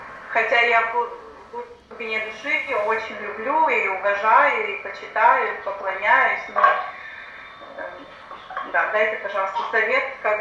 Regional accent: Almaty, Kazakhstan; Вот я сама из Алматы тоже.

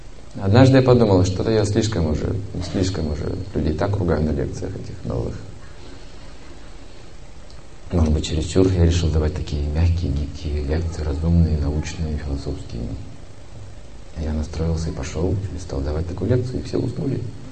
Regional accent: Russia; Мы же русские, мы же по-русски

